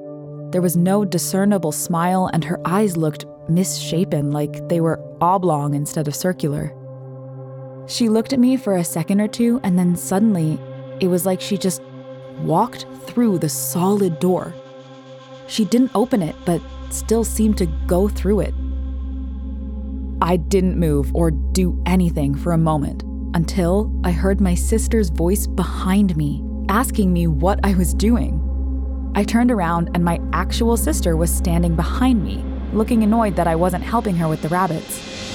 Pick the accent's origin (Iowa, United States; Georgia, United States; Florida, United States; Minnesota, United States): Florida, United States; Naples; I'm originally from Naples, Florida, and this took place in what's considered Old Naples, a historic district of the town